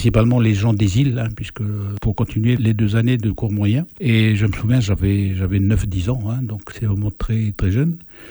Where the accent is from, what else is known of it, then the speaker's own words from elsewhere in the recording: Lifou, Loyalty Islands Province, New Caledonia; also born or lived in Nouméa; cours élémentaire 2 aux îles, à Lifou, puisque je suis originaire de Lifou. Et pour continuer, ben, il a fallu qu'on s'exile vers, évidemment, Nouméa, la capitale